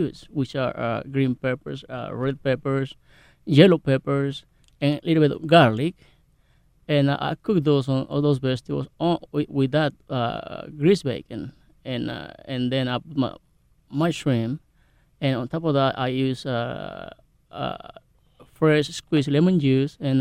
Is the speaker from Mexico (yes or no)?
yes; Puerto Vallarta, Jalisco, Mexico